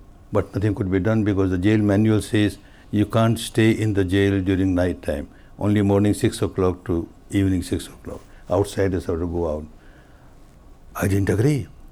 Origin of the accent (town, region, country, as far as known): Myanmar; moved away as an adult; now in India